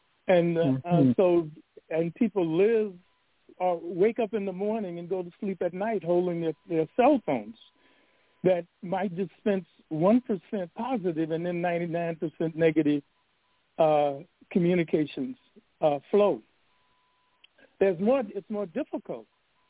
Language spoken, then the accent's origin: English; Los Angeles, California, United States; I went to Jefferson High School and George Washington Carver, a junior high school. I grew up in Los Angeles.